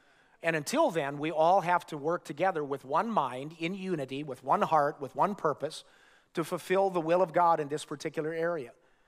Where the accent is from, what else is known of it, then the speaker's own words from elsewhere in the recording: Minnesota, United States; I looked at the temperature in my hometown in northern Minnesota this morning. It was 3 degrees below zero.